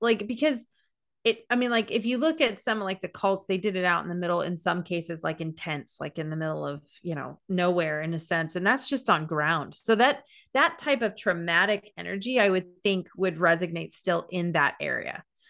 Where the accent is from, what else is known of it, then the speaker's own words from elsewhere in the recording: Tucson, Arizona, United States; born there; And look, I love out west because I was born in Tucson, Arizona.